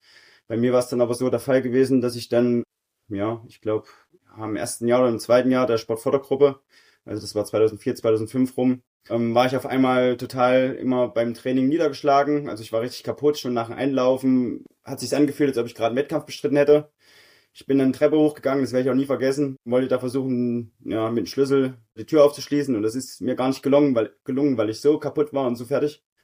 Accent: Großbreitenbach, Thuringia, Germany; born there; also ich bin gebürtig aus Großbreitenbach im Thüringer Wald, da wo auch Andrea Henkel, Peter Sendel herkommen.

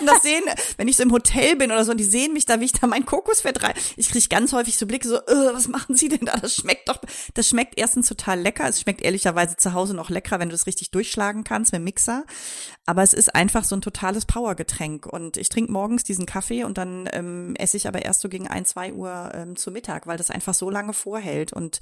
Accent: Mettmann, North Rhine-Westphalia, Germany; hier bei mir in meiner Heimatstadt Mettmann gemacht.

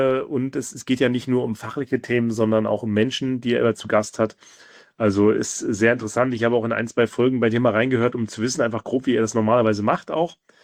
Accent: East Germany, Germany; Also ich komme aus Ostdeutschland, ne?

